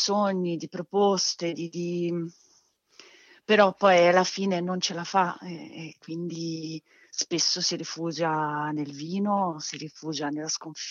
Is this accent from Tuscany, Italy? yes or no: yes; Livorno, Tuscany, Italy; born there; perché io sono nata a Livorno, quindi in qualche modo mi ha fatto click nella testa un omaggio a questa città da cui sono fuggita.